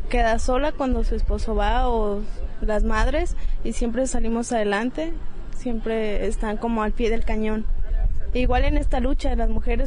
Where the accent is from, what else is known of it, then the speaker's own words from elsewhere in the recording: Temaca, Jalisco, Mexico; que mis nietos conozcan mi pueblo, mis raíces, la casa donde crecí